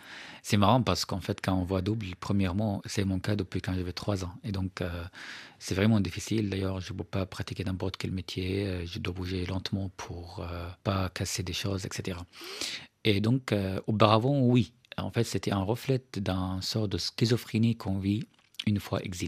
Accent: Syria; now in France; je suis rentré en tant que Français, par exemple. Vous voyez, j'avais mes papiers français, je n'ai pas de papiers syriens. J'entre en Syrie et là, il y avait un dialogue entre le Syrien et le Français que je suis.

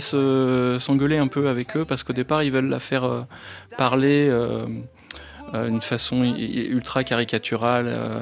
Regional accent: France; nous, en tant que Français

